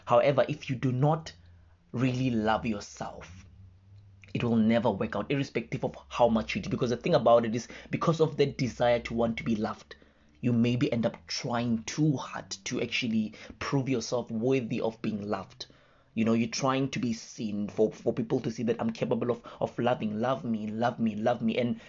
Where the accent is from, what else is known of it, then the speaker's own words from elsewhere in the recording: Mahikeng, North West, South Africa; now in Cape Town, South Africa; I'm originally from Mahikeng in the Northwest and currently reside in Cape Town.